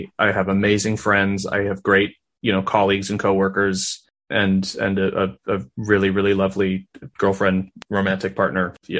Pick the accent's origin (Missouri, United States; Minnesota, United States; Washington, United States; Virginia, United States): Minnesota, United States; But I was raised in Minnesota, and culturally, maybe it was at my school or in my peer group or something.